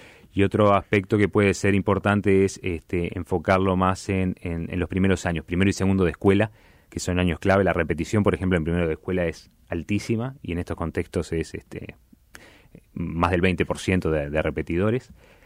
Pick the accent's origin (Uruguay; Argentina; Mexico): Uruguay; como uruguayos